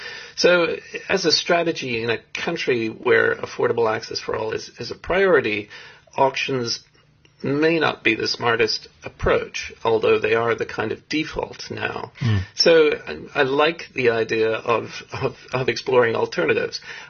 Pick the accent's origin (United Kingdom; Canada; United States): Canada; born there; also born or lived in South Africa; I was born born in Canada, although I spent some of my early childhood in South Africa. South African father.